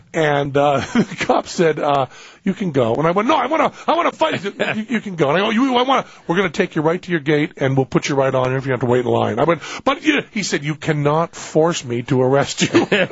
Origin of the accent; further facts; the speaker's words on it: Massachusetts, United States; accent: Western Massachusetts; Well, this is probably my accent, you know, because I do have a Western Massachusetts accent.